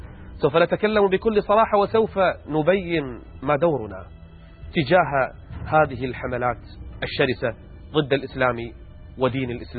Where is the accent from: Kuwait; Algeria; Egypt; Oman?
Kuwait; لكن حنا عندنا في الكويت هذا الأمر غير مسموح فيه